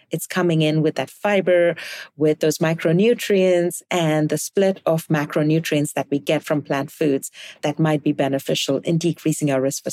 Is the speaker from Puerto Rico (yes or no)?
no; India; moved away; Well, my journey started in India. I was born and raised in India in a culture where food is celebrated, food is joyous, it's savored.